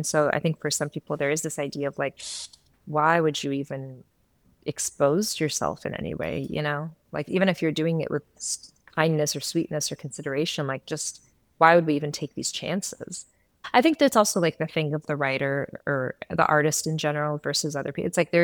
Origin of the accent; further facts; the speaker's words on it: United States; born there; I was born in the States. I was born with certain, with different kinds of privileges. I was born in between two cultures.